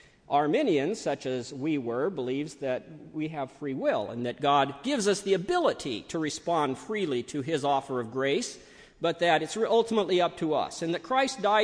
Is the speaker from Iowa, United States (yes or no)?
yes; Des Moines, Iowa, United States; They were headquartered in Des Moines, which was my hometown, and my parents were open Bible ministers.